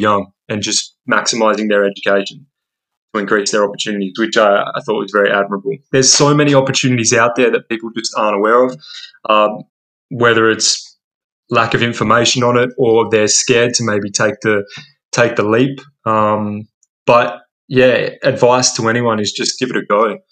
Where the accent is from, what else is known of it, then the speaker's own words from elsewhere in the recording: Western Australia, Australia; Growing up in Western Australia, everyone was in a rush to get their degree and move off to the mines or up north and work in oil and gas.